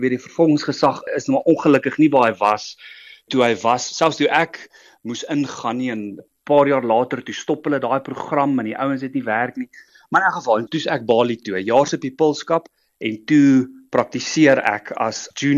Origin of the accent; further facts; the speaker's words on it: Pretoria, Gauteng, South Africa; Gebore en getoe in Pretoria, meer daar na die suidelike kant toe in Centurion, daar groot geword